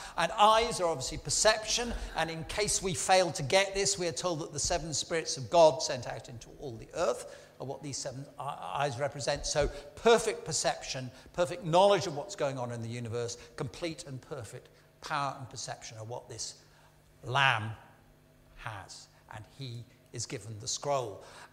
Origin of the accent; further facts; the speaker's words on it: Huddersfield, Yorkshire and the Humber, United Kingdom; I'm from Huddersfield. Emma and I come from Huddersfield.